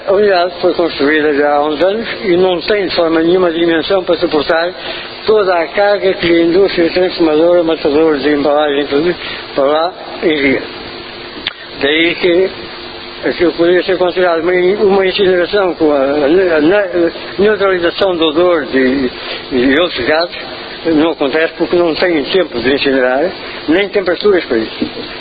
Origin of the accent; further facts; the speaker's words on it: Figueira da Foz, Coimbra, Portugal; Eu venho do Conselho da Figueira da Foz, onde há duas unidades industriais da empresa Lusiaco.